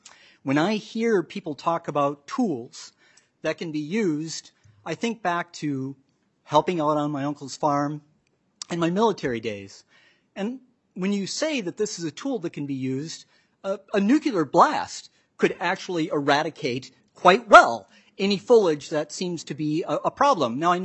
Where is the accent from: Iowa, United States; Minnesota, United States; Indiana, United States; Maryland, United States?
Minnesota, United States; Lake City; also born or lived in Red Wing; Co-chairs, members of the committee, I was born in Red Wing, Minnesota, grew up working on my uncle's farm just outside of Lake City, Minnesota